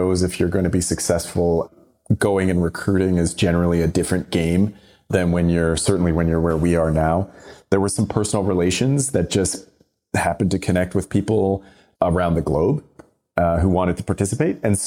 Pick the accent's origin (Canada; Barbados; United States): Canada; Toronto, Ontario; I grew up in Toronto